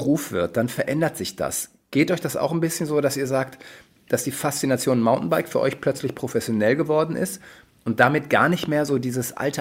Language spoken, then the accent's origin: German; Northern Germany, Germany; ich als Norddeutscher